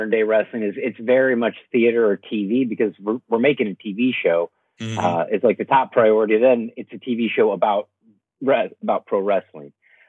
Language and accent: English; United States; I mean, so I am an American professional wrestler.